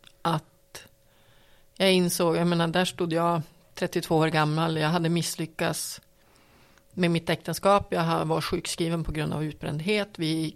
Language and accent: Swedish; Piteå, Norrbotten County, Sweden; För det var, jag menar, jag kommer ju från Piteå. Det är ju mitt ursprung.